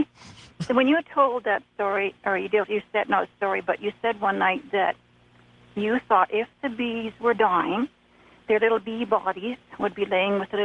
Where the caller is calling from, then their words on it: Vancouver, British Columbia, Canada; from Vancouver, BC.